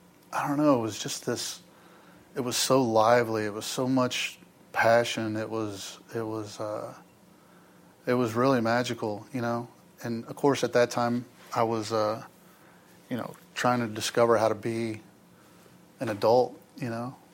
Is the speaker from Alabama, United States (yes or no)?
no; Willis, Texas, United States; also born or lived in Mississippi; I grew up outside of Houston, Texas, in a little town called Willis, Texas.